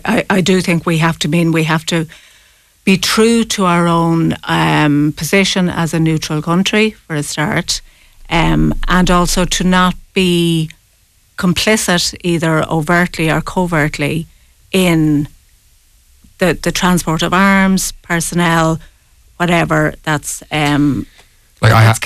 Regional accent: Ireland; there are parallels with our own history as Irish people that I think really strikes a nerve, and Irish people tend to understand that.

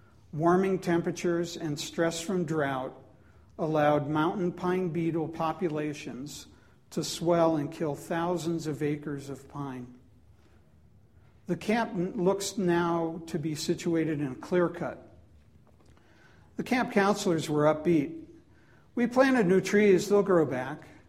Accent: Wheaton, Maryland, United States; also born or lived in Washington, D.C.; I was born in 1951 in Washington, D.C. When I was a young boy, my family lived in a new subdivision in Wheaton, Maryland.

